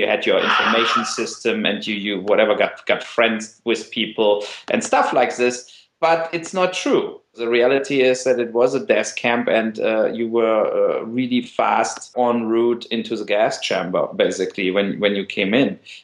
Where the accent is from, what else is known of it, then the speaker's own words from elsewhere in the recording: Germany; Growing up in Germany, and I'm born in 65